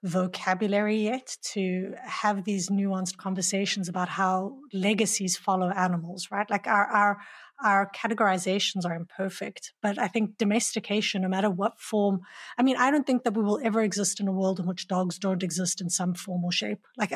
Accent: South Africa; I'm from South Africa and I'm a white South African, I can't disavow the fact that I come from, you know, a heritage of colonization and of apartheid in South Africa, right?

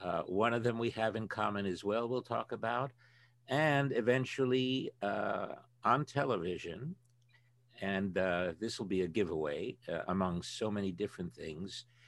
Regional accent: Bronx, New York, United States; born there; He was born in the Bronx, and that's one of the things we have in common. I was born in the Bronx.

